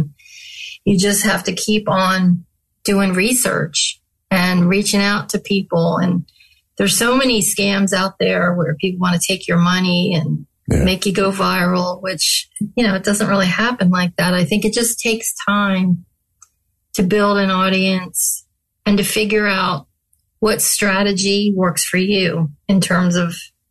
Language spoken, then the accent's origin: English; Conshohocken, Pennsylvania, United States; my hometown paper back in Pennsylvania